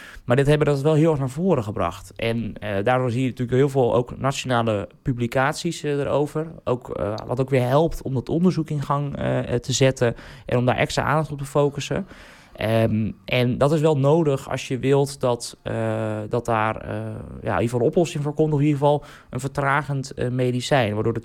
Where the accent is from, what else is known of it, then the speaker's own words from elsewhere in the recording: Katwijk, South Holland, Netherlands; ik ben geboren en getogen in Katwijk